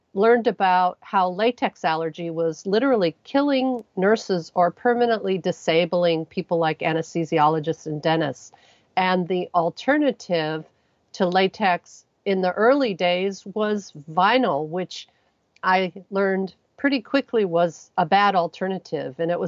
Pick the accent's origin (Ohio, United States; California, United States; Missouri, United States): Ohio, United States; I grew up in Ohio along the shores of Lake Erie, where I chased my two older brothers into the lake and therefore had to learn how to swim.